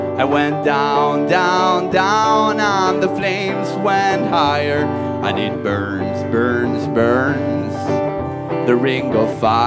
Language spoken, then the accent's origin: Italian; Turin, Piedmont, Italy; Sono torinese doc.